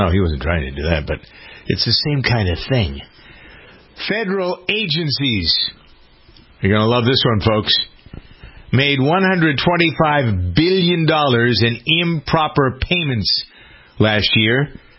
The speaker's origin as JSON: {"language": "English", "region": "New England", "country": "United States", "tie": "born or raised there", "said": "I would tell you as a kid, I never expected growing up in New England to see a tornado."}